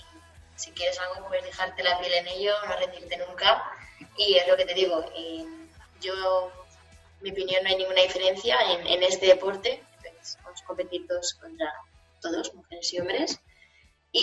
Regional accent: Spain; somos tres españolas

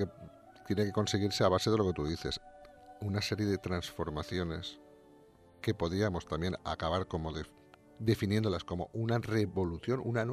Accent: Spain; los españoles somos europeos

